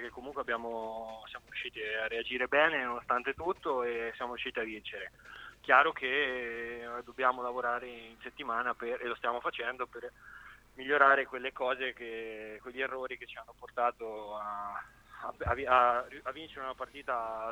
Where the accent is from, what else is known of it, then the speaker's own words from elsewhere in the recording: Ancona, Marche, Italy; Ci sono cresciuto in Ancona